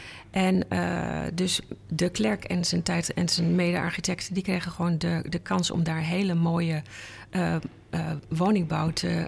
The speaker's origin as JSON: {"language": "Dutch", "town": "Enschede", "region": "Overijssel", "country": "Netherlands", "tie": "born or raised there", "said": "Nou, ik kom uit Enschede en daar ben ik opgegroeid in een woning uit... Dat was een sociale huurwoning en dat was gewoon een blok."}